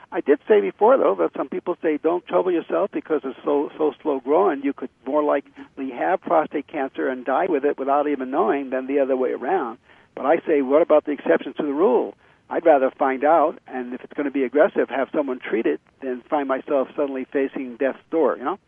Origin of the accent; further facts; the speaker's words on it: Boston, Massachusetts, United States; great, great player on the Celtics, since I'm from Boston, I mentioned